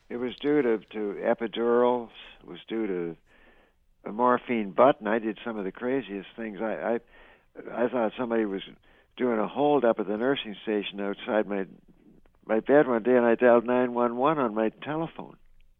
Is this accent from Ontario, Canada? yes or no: yes; Orillia, Ontario, Canada; I do a charity show every 3 years in my hometown of Aurelia for various things